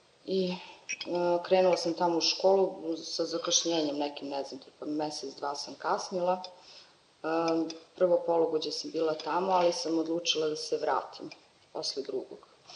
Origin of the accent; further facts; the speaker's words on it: Suvo Grlo, Mitrovica District, Kosovo; also born or lived in Kragujevac; now in Mitrovica, Kosovo; u Mitrovici živim već 13 godina. Do 99. godine sam živjela u Suvom Grlu, posle toga sam se odselila u Kragujevac, živjela sam tamo 10 meseci i onda sam se vratila u Mitrovicu. Moji su nastavili da žive u selu.